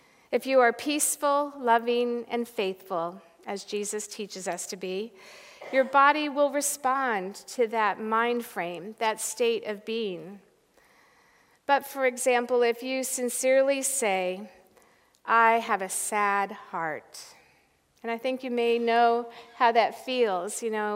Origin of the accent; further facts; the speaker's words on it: Iowa, United States; even though growing up in Iowa, we were taught to be stoic